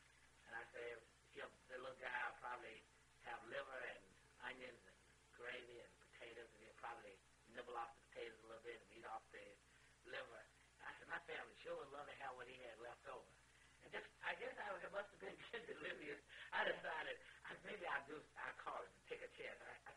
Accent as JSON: {"language": "English", "region": "the South", "country": "United States", "said": "because I came down from the South, I figured that all cities had one Lutheran church or two."}